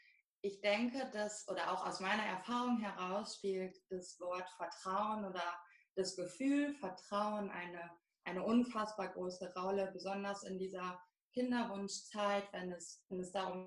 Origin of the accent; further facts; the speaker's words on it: Lower Saxony, Germany; ich bin 37 Jahre jung, ich komme aus dem Emsland.